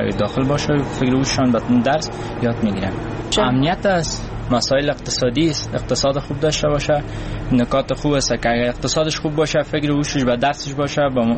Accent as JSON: {"language": "Persian", "region": "Kabul", "country": "Afghanistan", "said": "از کابل هستم."}